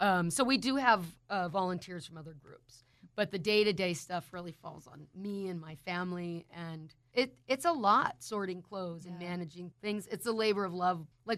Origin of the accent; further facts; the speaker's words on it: Portland, Oregon, United States; I grew up in Portland, Oregon, and I was telling you, man, I have never been so hot in my life.